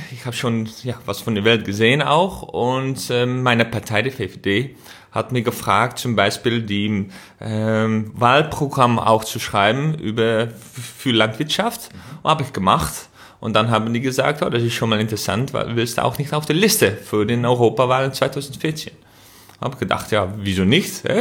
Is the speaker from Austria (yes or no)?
no; Netherlands; als Holländer für die deutsche Industriepolitik.